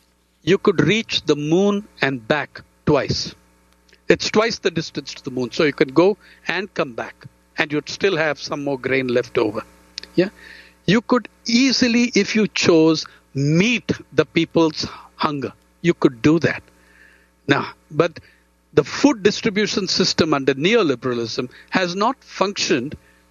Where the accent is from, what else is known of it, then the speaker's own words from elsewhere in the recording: Andhra Pradesh, India; Fishermen in the East Coast of Andhra Pradesh, my home state